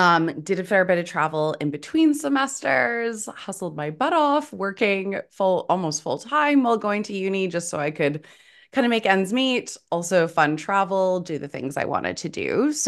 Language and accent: English; Vancouver, British Columbia, Canada; moved away as an adult; now in Australia; So born and raised in Vancouver, lived there until, when did I move over here? Oh, I think I was 25 or six. So it's been about, maybe I was 26 or 27, something like that.